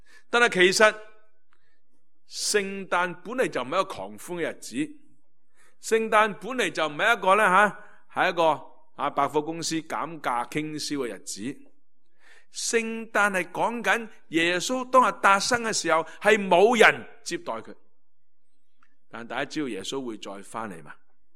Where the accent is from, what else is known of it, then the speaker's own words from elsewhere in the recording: China; 咁我哋中国人更加有好多唔同嘅节日啦